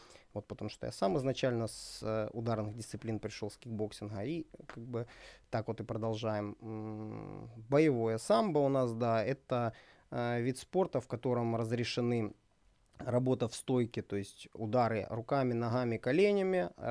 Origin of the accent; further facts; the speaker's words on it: Sloviansk, Donetsk Oblast, Ukraine; я уроженец города Славянска